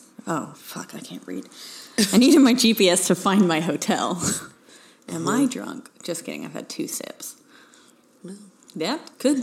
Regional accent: Houston, Texas, United States; I remember I would get done with shows because I'm from the Houston area originally.

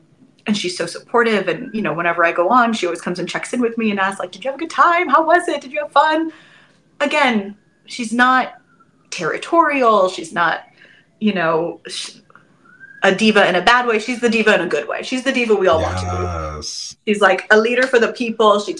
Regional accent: California, United States; she and I have been friends since we were teenagers. We grew up in Orange County together.

